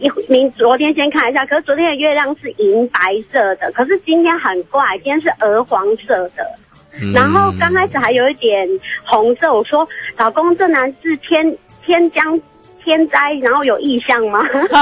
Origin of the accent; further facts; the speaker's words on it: Tainan, Taiwan; 我是台南的